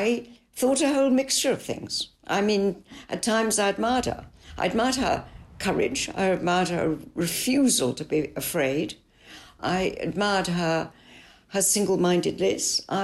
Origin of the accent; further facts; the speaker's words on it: Italy; because I grew up in Italy, so Italian is my second language.